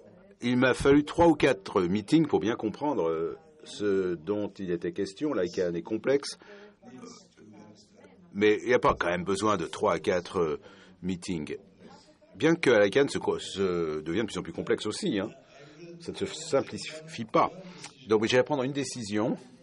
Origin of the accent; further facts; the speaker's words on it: Finland; French is a second language; Je viens de Finlande